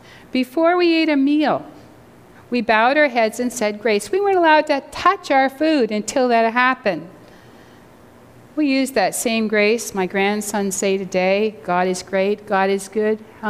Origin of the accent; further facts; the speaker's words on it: Canada; sorry, I'm Canadian, I won't go yet.